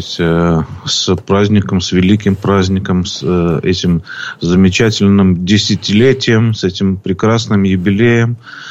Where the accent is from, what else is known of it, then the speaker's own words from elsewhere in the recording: Belarus; now in Ukraine; так как я белорус, а жена моя украинка, вот, приехали в Украину. И это было в 2007 году.